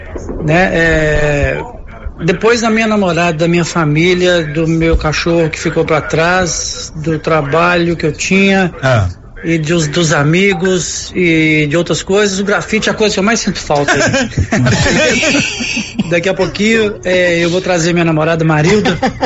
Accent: Belo Horizonte, Minas Gerais, Brazil; now in Houston, United States; de Belo Horizonte.

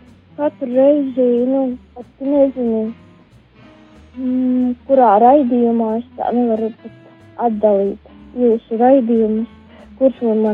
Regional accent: Balvi, Balvi Municipality, Latvia; Nu, esmu no Balviem. Ticība man ir pamatā, ticība jau ir no bērnības, kad vecmāmiņa kaut ko ir mācījusi

